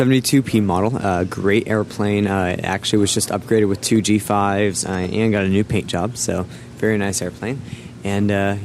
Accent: Florida, United States; And, you know, growing up in Florida, I was really fortunate to have the space shuttle in my backyard.

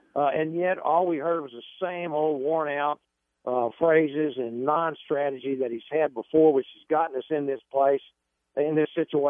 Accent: Texas, United States; I grew up here in East Texas. I've lived here all my life, except when I served in the military overseas.

